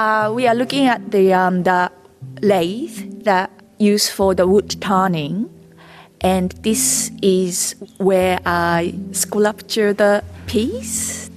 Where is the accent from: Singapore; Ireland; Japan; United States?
Japan; It's something that I never seen in where I grew up in Japan.